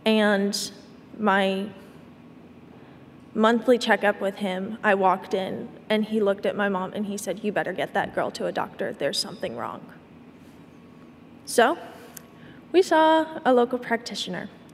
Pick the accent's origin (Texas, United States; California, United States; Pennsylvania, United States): Texas, United States; My testimony starts, I was raised in Northeast Texas. in a very small town. I was raised in a devoted Christian family.